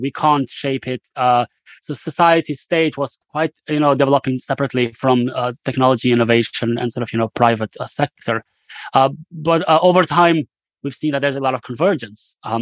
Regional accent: Kosovo; I remember growing up in Kosovo, partially before the war and then after the war, we had very little opportunities to learn, grow, and innovate.

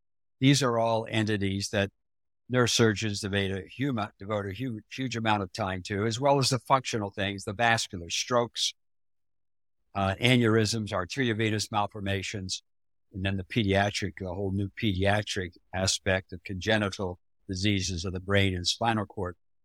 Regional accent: Bridgeport, Ohio, United States; I grew up in Bridgeport, Ohio. About 3,500 people, 12 bars, and 35 dogs.

